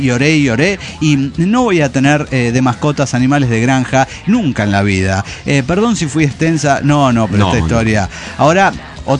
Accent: La Pampa, Argentina; born there; Yo nací en La Pampa

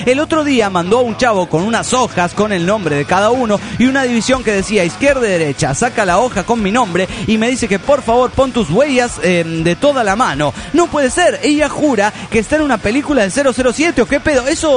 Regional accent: León, Guanajuato, Mexico; de León, Guanajuato, México.

